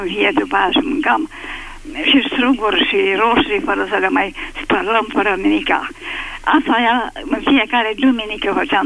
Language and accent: Romanian; Focșani, Vrancea County, Romania; Eu sunt din Focșan